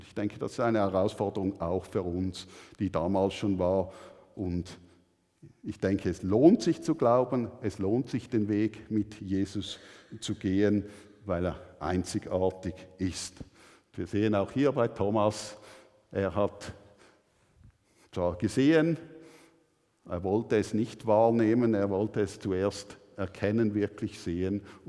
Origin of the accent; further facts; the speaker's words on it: Thurgau, Switzerland; Ich bin ja als Pfarrersohn im Thurgau aufgewachsen